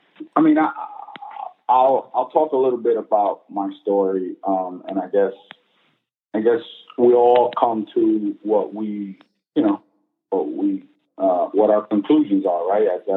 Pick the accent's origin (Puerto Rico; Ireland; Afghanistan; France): Puerto Rico; Bayamón; born there; I was born in Puerto Rico and in Bayamón, the hospital in Bayamón. I was the first child to my mother Madeline